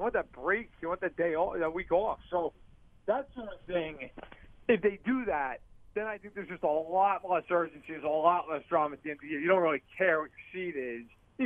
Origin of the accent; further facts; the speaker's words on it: New York, United States; everyone who I'm sure hears me speak knows I'm from New York